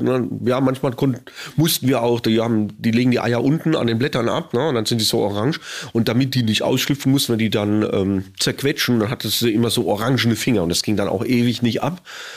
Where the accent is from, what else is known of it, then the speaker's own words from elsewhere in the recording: Heidelberg, Baden-Württemberg, Germany; Und in Heidelberg, wo ich aufgewachsen bin, da gibt es einen Fluss, der heißt Neckar